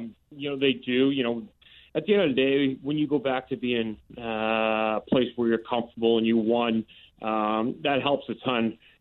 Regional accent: Canada; Well, you know, being a Canadian growing up on the farm, I've tossed a few axes in my day.

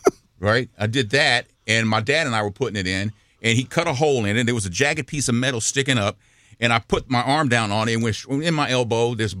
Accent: Galveston, Texas, United States; When I was a kid, I grew up in Texas and in Galveston.

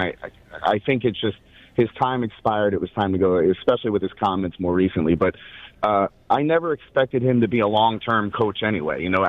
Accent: Australia; I don't know if you know this, but I'm an Australian kind of guy.

